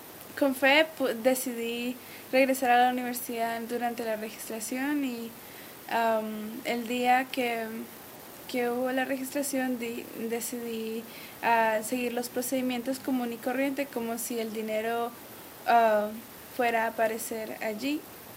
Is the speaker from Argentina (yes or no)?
no; Colombia; soy del país de Colombia. Llegué a la Universidad de King, Southwestern Adventist University